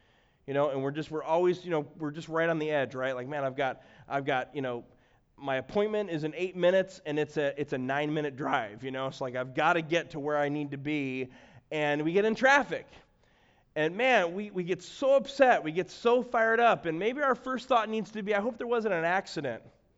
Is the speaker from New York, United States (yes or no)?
no; Chicago, Illinois, United States; I'm a city boy. I'm from Chicago.